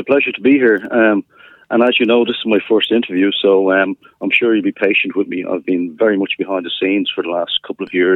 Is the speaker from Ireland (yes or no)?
yes; Dublin, Leinster, Ireland; growing up in Dublin near Dublin Airport